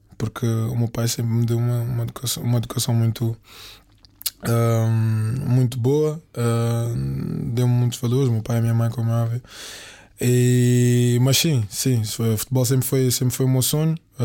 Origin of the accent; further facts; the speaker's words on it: Amora, Setúbal, Portugal; O meu bairro onde eu cresci, onde eu passei precisamos dizer a minha infância